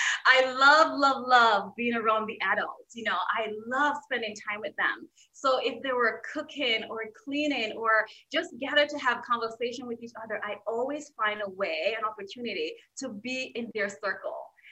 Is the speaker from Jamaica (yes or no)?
yes; Jamaica; So growing up in Jamaica, I wasn't raised in a traditional household.